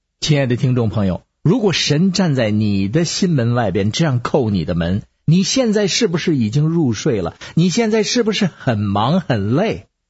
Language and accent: Chinese; Beijing, China; 尤其是我们北京人。